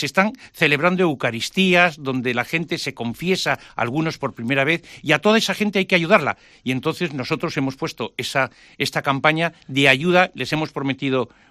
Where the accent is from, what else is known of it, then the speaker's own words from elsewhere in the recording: Spain; como somos los españoles, ¿no? Los españoles somos gente tirada para adelante, que ayudamos, intentamos ayudar los unos a los otros